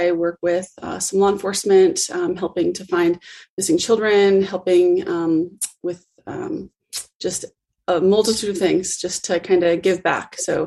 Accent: Detroit, Michigan, United States; now in Houston, United States; Yeah, so I currently live in Houston, Texas. I came from Detroit, Michigan about 5-6 years ago.

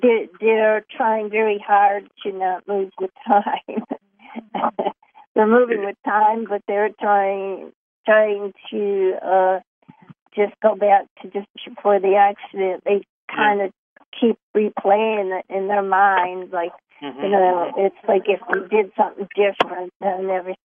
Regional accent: Ohio, United States; Hi, hi, it's everybody. … from Ohio.

